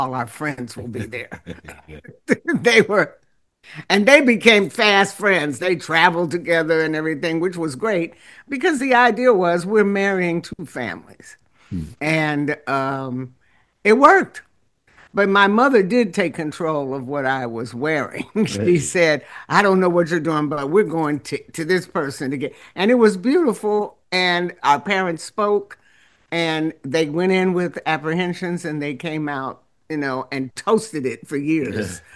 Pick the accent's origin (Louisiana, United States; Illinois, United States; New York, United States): Illinois, United States; Chicago; I grew up in Hyde Park in Chicago and decided to apply to music school after my junior year of high school.